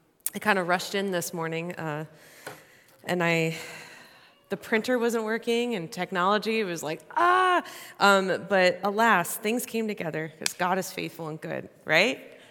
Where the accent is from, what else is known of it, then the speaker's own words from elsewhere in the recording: Richland Park, Illinois, United States; this is a picture of a tree in the backyard that I grew up in Richland Park, Illinois.